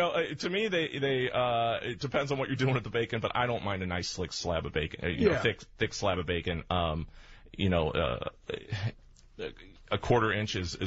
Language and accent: English; Missouri, United States; I grew up down in Missouri